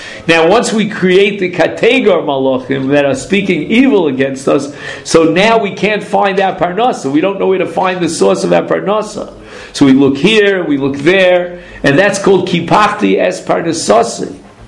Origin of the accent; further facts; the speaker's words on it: Brooklyn, New York, United States; You know, this was in Brooklyn, New York. You know, we were raised on Mad Magazine.